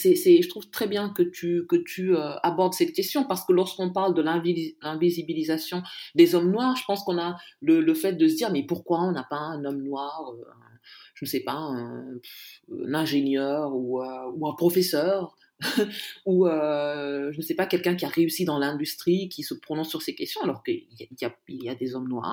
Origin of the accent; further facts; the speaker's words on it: Vénissieux, Auvergne-Rhône-Alpes, France; moi, en grandissant au Minguette, je ne peux pas comparer la situation au Queens du milieu des années 80